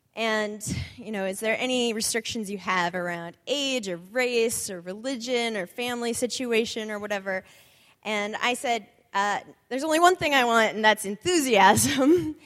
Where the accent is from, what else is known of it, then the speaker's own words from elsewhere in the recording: Seattle, Washington, United States; I mean, we're from Seattle. We know this.